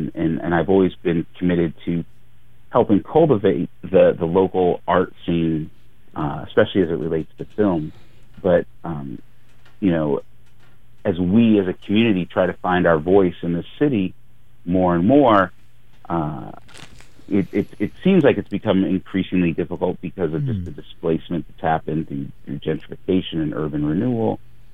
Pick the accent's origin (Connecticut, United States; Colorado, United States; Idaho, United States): Connecticut, United States; we grew up together on the East Coast. We grew up in Connecticut, right outside New York City